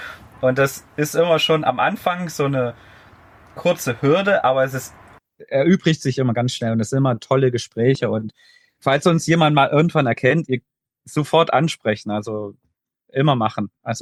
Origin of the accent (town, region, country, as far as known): Germany